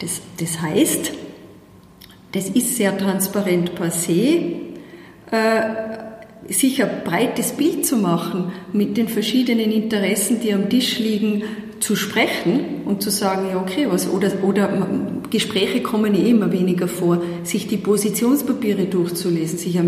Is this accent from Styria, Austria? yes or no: no; Tyrol, Austria; accent: Tyrolean Unterland; moved away as an adult; now in Brussels, Belgium; Man hört es an meinem Dialekt, ich bin ja immer nur zuzuordnen, ganz klar im Tiroler Unterland. Ich bin damals nach Brüssel 2006 im Herbst mit einem kleinen Bus